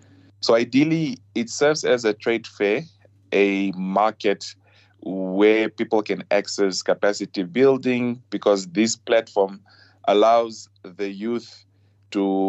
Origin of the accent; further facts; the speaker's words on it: Rundu, Kavango East, Namibia; So I come from Rundu.